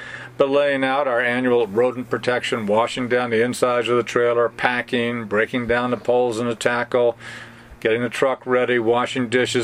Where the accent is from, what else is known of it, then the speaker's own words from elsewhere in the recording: United States; most everyone can see I'm American from a mile away, and I don't ever pretend differently.